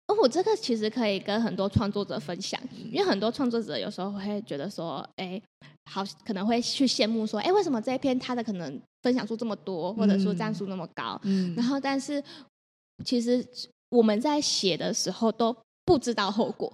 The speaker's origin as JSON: {"language": "Chinese", "town": "Chiayi", "region": "Chiayi County", "country": "Taiwan", "tie": "born or raised there", "said": "回到嘉义，就在吃早餐，就是有时候去吃早餐的时候，就发现说，哎，嘉义怎么有一些早餐店把这个我们小时候在自己家厨房吃的煎肉粽拿出来变成早餐的正餐去贩售"}